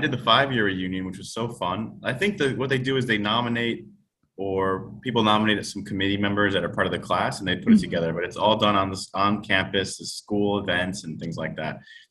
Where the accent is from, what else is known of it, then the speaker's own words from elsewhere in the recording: New York, United States; But then I moved back to New York. I'm a New Yorker. My family's all here. I couldn't stay away from New York for too long.